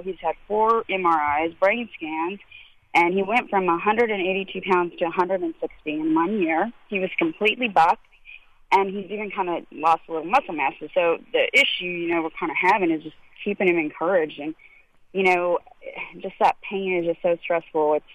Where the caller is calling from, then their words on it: Southlake, Texas, United States; and I'm calling from Southlake.